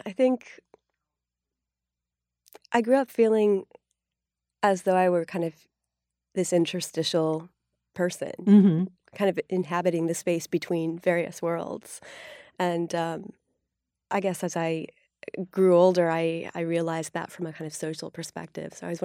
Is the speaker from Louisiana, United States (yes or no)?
no; Denver, Colorado, United States; also born or lived in Ithaca / Iowa; Well, I was born in Ithaca and then spent most of my childhood in Denver and in the Midwest in Iowa.